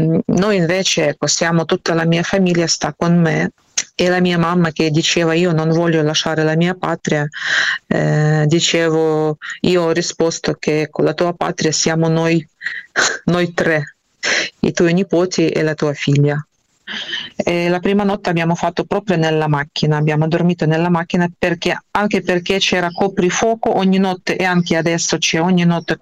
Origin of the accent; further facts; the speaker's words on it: Kyiv, Ukraine; moved away as an adult; A Kiev, ho vissuto tutta la mia vita a Kiev. Sono stata costretta a lasciare il mio paese, la mia terra, quando è cominciata la guerra il 24 di febbraio di quest'anno.